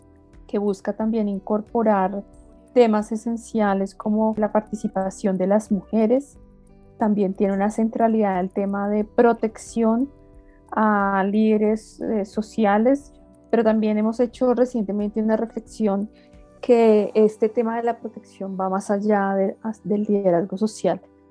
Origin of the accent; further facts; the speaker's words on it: Colombia; colombiana, y desde hace un año estoy trabajando